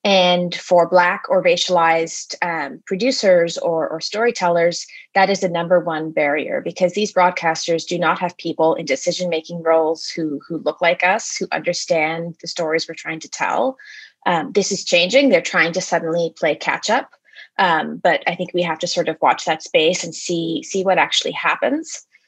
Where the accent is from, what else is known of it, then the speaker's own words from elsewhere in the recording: Canada; at least I'm Canadian